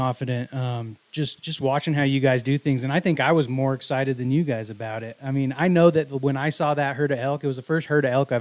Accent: Wyoming, United States; born there; Yeah, I was born in Wyoming.

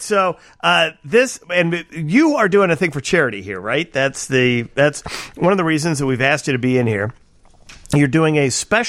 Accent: Chicago, Illinois, United States; I'm from Chicago, Tom. I believe the fix.

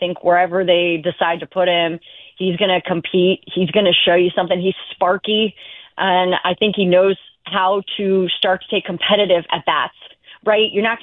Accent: St. Louis, Missouri, United States; So listen, like I grew up in St. Louis like everybody else, and you are born a Cardinals fan and you fall in love with the sport.

